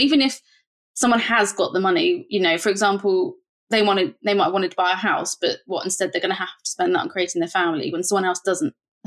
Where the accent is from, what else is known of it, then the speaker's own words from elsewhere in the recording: United Kingdom; But mine would not, because I'm British, which is just crazy.